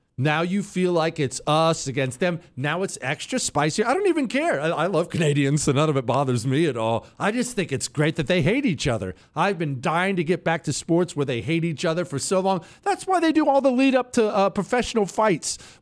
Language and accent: English; Ohio, United States; born there; See, I was born in Ohio. I can't get the Ohio State Buckeye out of me.